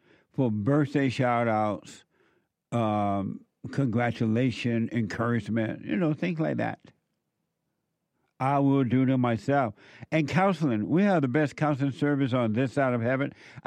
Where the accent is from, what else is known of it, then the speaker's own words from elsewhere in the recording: Alabama, United States; Some of you know, I grew up down there in Alabama